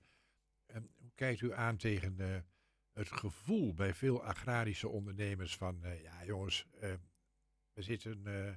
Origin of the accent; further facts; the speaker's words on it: Overijssel, Netherlands; Ik ben een geboren en getogen Twentenaar en dat ligt mij na aan het hart, het coulissenlandschap.